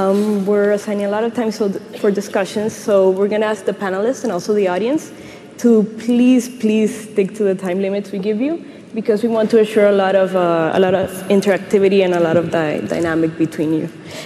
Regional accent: Dominican Republic; I'm from Dominican Republic.

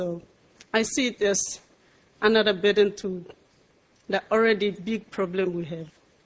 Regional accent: Papua New Guinea; In my country, I see it as being very problematic because we don't have treatment services.

